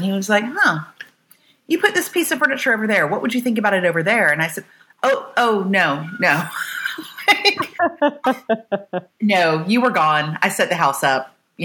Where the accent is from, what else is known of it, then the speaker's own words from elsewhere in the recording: Florida, United States; I'm from Florida.